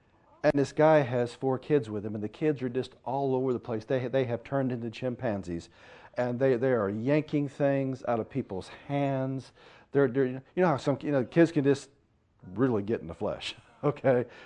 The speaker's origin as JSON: {"language": "English", "town": "St. Louis", "region": "Missouri", "country": "United States", "tie": "born or raised there", "said": "because, you know, I was raised in St. Louis."}